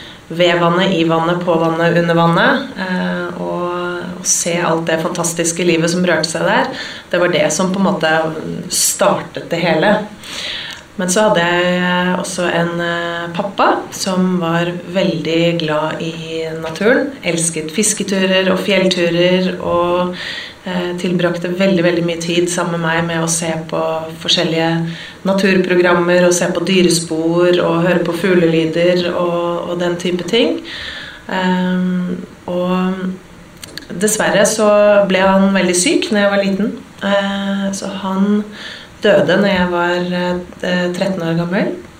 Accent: Oslo, Norway; jeg vokste opp midt I Majorstukrysset

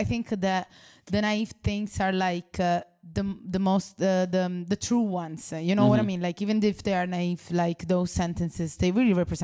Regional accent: Rome, Lazio, Italy; English is a second language; also born or lived in Calabria; now in Dublin, Ireland; I grew up in Rome

